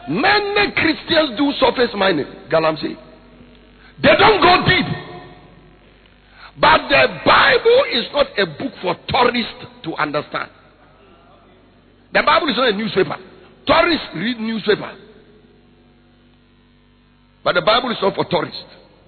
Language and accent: English; northern Ghana, Ghana; I was born in the north. I grew up in the north. I am still living in the north. I came from Bogatanga yesterday.